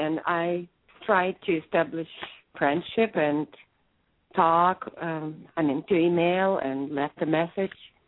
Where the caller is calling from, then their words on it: California, United States; And I'm calling from California.